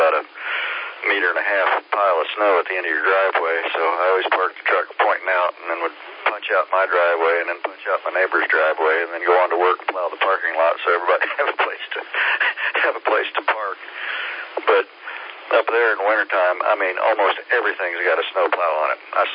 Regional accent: Indiana, United States; Well, I grew up in Indiana.

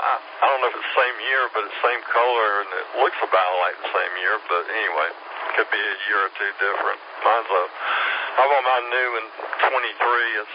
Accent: Greenville, South Carolina, United States; now in Taylors, United States; Well, I'm born and raised in Greenville, so lived in the Greenville area, you know, pretty much all my life, Simpsonville. We live in Taylor's now.

